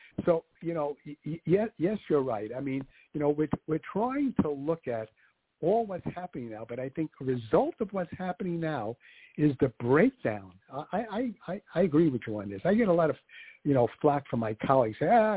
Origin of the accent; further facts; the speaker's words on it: New York, United States; I grew up outside of New York, but when I was in New York, when I was a child, I remember going on the subways